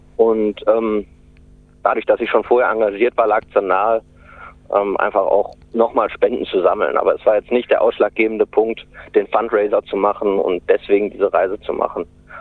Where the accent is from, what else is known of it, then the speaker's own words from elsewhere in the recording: Hamm, North Rhine-Westphalia, Germany; ich bin Ende September in meiner Heimatstadt in Hamm im Ruhrgebiet gestartet.